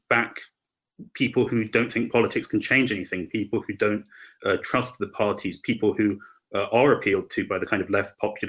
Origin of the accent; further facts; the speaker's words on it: South East England, United Kingdom; For example, I'm from Hampshire.